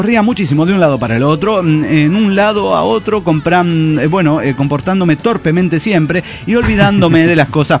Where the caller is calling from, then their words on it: Tlalpujahua, Michoacán, Mexico; de Tlapujahua, México.